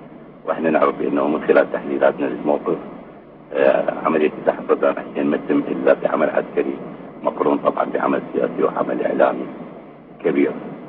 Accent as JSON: {"language": "Arabic", "country": "Iraq", "said": "ابن العراق"}